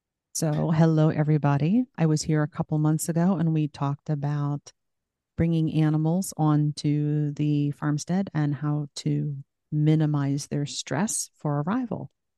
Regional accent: New Jersey, United States; Now, I came from New Jersey, where we used to get to 90 degrees and 90% humidity, and that was just too brutal. But here in the Midwest, it's a little bit more temperate

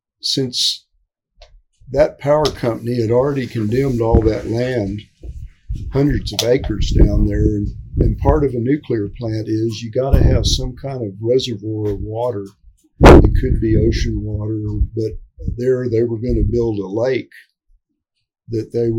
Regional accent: Texas, United States; Well, I was also from South Texas, and I was real interested in the archaeology of that part of the state.

